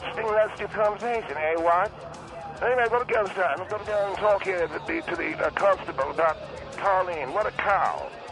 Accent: United Kingdom; born or raised there; accent: British

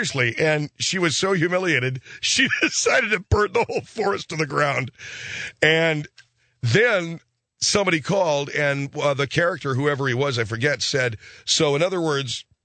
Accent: Arcadia, California, United States; I wouldn't ask you to travel anywhere were it not for me being in my little hometown of Arcadia, California.

